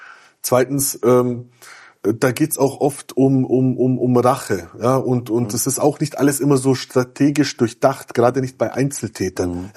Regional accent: Bavaria, Germany; ich bin zum Beispiel in Bayern aufgewachsen

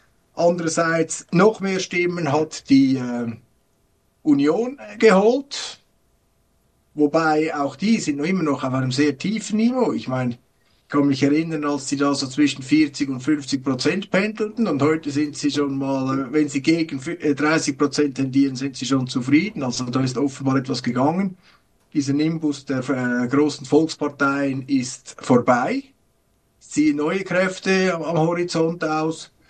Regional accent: Switzerland; Ich meine, als Schweizer, ich hätte es nicht gerne, wenn mir da immer da jemand sagt, was wir zu tun haben.

